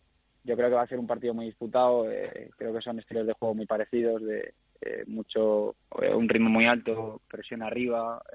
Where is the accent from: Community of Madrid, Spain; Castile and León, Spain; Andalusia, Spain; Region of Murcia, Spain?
Community of Madrid, Spain; Madrid; yo soy de Madrid también y aquí somos todos del mismo sitio